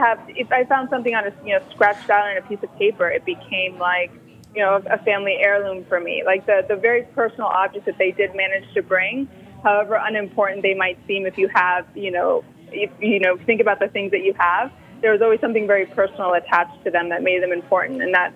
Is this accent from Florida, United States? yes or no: yes; Miami, Florida, United States; also born or lived in New York, United States; So I grew up in Miami and lived for 22 years in New York.